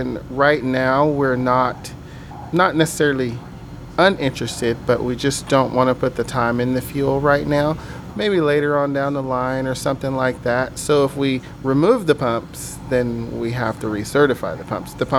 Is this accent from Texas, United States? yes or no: no; North Carolina, United States; also born or lived in New Jersey; I was born in New Jersey, and I grew up in North Carolina on a farm, and I learned a lot of things.